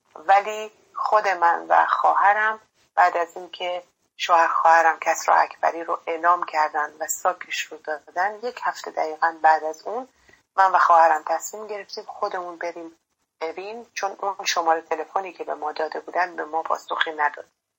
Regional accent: Khorramabad, Lorestan, Iran; مادرم به همراه جمعی از فامیل به شهر خودمون خرم‌آباد رفتن

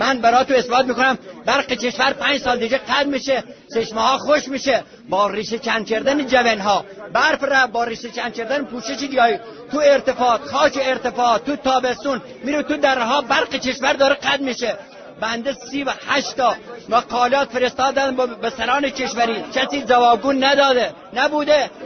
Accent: Yasuj, Kohgiluyeh and Boyer-Ahmad, Iran; ما از یاسوج اومدم، کارم میکانیکم،

